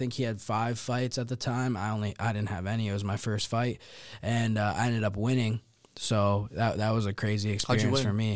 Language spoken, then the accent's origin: English; Canada; you know, being Canadian, fan of GSP